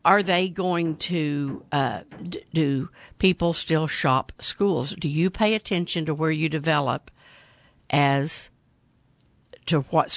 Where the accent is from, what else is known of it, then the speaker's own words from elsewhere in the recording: Midwest City, Oklahoma, United States; I grew up in Midwest City. I know it pretty well.